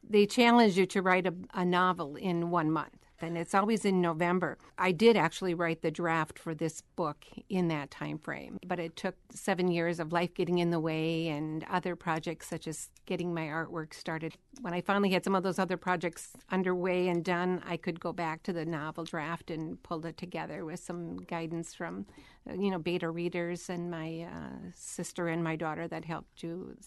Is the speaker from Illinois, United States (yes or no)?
no; Washburn, Wisconsin, United States; I grew up in Washburn, graduated in 1975, so I'm aging myself.